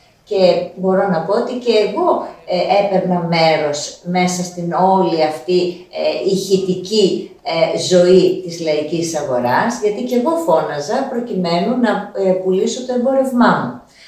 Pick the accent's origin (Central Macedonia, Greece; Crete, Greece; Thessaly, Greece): Thessaly, Greece; Trikala; Κατάγομαι από τα Τρίκαλα, γεννήθηκα και ζω εδώ.